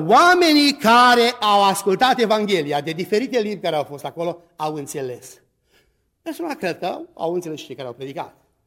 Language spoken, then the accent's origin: Romanian; Romania; Nu că suntem români, avem gusturi deosebite.